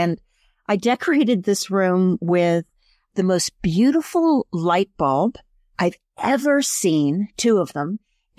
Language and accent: English; Princeton, New Jersey, United States; I grew up in Princeton as well.